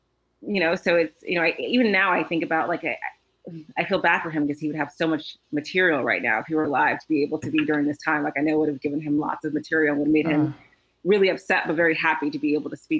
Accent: Houston, Texas, United States; now in Los Angeles, United States; me and Sean, we met and we're both from Houston. So we met in Houston. And, you know, we came to LA years and years ago.

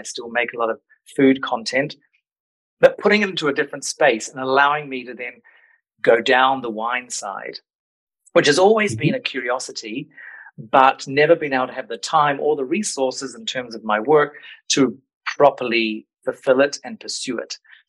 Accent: New Zealand; now in Switzerland; Obviously, now living in the French-speaking part of Switzerland, it is avec C. But like I said, from New Zealand originally, but have been working in Asia before Switzerland for about 12 years in Korea, in China, but mainly in Singapore.

